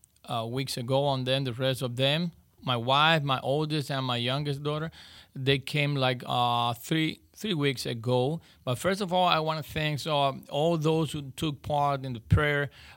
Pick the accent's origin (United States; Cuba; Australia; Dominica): Cuba; So that was my case in my hometown, that I had the chance to go out as a member of my church, my local church, and also a member of the Western Cuban Baptist Convention